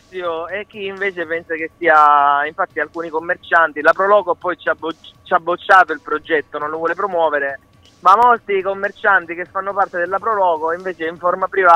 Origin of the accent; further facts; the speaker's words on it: Rosolini, Sicily, Italy; Ci sono io che sono di Rosolini